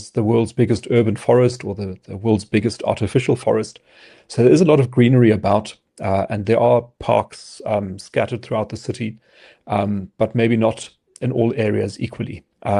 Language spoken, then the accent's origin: English; Johannesburg, Gauteng, South Africa; But it is disappointing to see Johannesburg, my hometown, ranked so lowly.